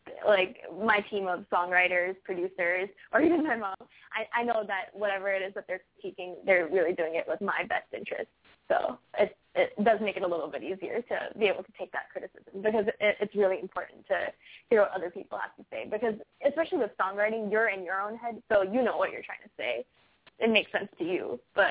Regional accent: Florida, United States; I come from South Florida. It's a pretty small town. It's the kind of place where everyone knows each other, and you've been going to school with the same kids since, like, kindergarten.

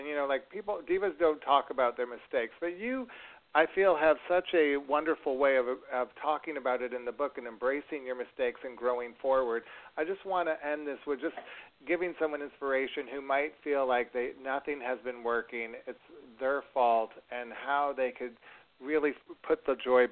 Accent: Rochester, New York, United States; she's from my hometown of Rochester, New York

